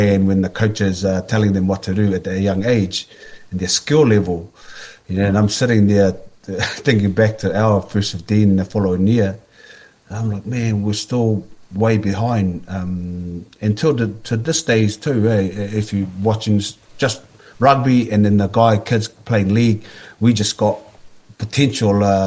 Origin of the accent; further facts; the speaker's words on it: Tonga; Oh man, yeah, I born and grew up in Tonga. Maybe me and Will are related a bit. I'm from Whamotu also.